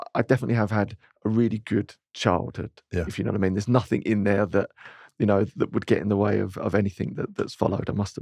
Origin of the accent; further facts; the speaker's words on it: Dagenham, London, United Kingdom; also born or lived in Romford; So we moved from Dagenham out to, we got all posh on ourselves and went to Romford.